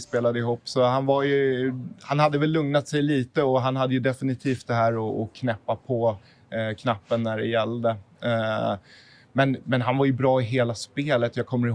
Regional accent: Sweden; för mig också som svensk var ju nästan ännu häftigare med Bäckström liksom, som jag ser som en av de bästa i svensk hockey genom tiderna.

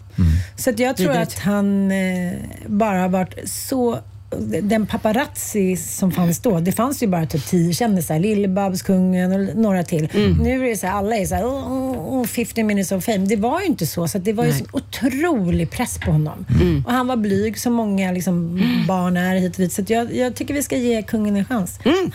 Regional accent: Småland, Sweden; jag är svensk och ändå kommer från Småland.

